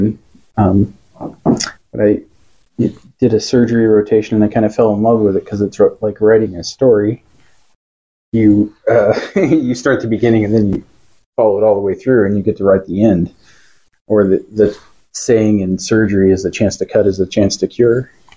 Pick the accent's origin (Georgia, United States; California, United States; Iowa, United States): Iowa, United States; Sioux City; Well, since I grew up in Sioux City, continued my Iowa roots by attending Iowa State University